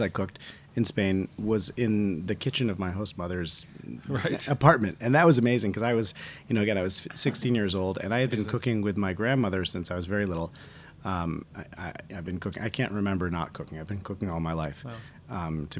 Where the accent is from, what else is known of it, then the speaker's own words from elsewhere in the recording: Vermont, United States; I grew up in Vermont on a small farm, an organic farm